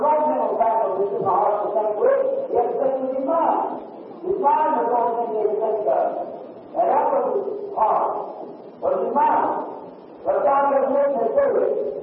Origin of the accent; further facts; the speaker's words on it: Ireland; I'm an Irish person, my people before we were all Catholic.